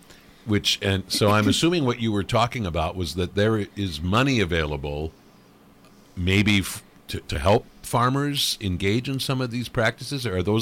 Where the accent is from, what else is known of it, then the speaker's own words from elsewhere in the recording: Iowa, United States; I've known plenty of farmers growing up in Iowa